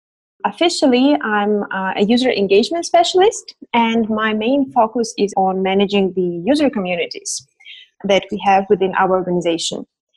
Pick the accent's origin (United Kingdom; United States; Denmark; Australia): Denmark; I come from Denmark and I work for a large multinational company within the renewables energy sector